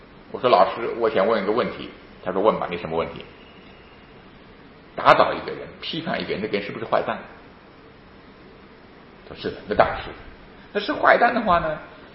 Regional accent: Jiangsu, China; born there; 我是出生在江苏北部的一个小乡镇哈。

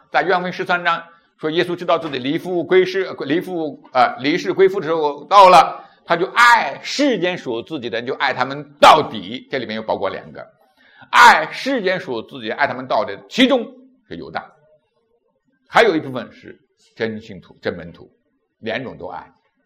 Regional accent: Shandong, China; accent: Shandong; 我们山东话薅出来，是不是？是不是山东话啊？

